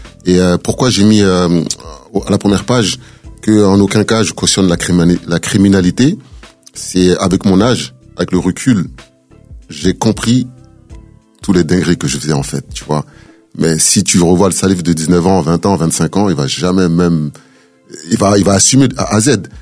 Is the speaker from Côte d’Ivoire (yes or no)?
no; Sarcelles, Île-de-France, France; quand j'étais à Sarcelles, parce que moi, je suis originaire de Sarcelles.